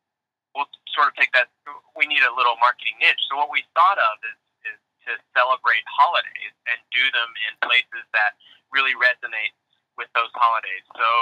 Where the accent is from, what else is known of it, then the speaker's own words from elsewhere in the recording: Alabama, United States; I'm from Alabama, so the thing to do there is band